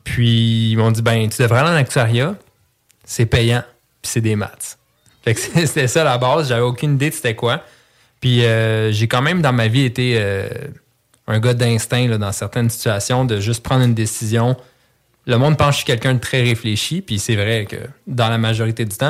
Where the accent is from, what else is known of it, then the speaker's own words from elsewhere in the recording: Candiac, Quebec, Canada; Oui, j'habite à Brossard en ce moment. J'ai grandi à Candiac. Fait que, un vrai gars de la rive sud, là.